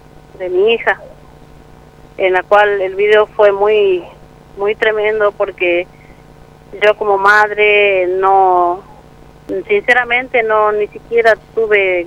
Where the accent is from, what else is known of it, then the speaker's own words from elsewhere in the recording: Zanja Honda, Salta, Argentina; now in Tartagal, Argentina; Yo soy de Zanja Honda, pero vivo acá en Tartagal, en el barrio Norte Grande.